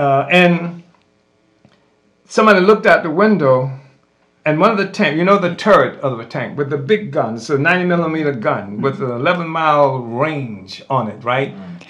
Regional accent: Saint Petersburg, Russia; this is the first time I've ever lived in snow, cold weather. I came from St. Petersburg, and literally when I got to Germany

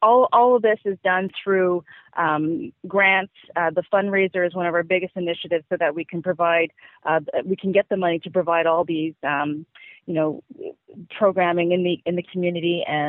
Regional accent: Montreal, Quebec, Canada; I grew up in Montreal, so I speak French, and I also learned Spanish in university and taught Spanish actually in Jamaica.

